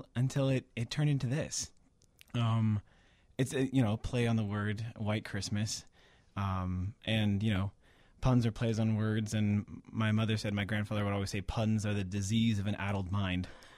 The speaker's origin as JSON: {"language": "English", "region": "West Coast", "country": "United States", "tie": "born or raised there", "said": "I grew up on the West Coast and I love to surf"}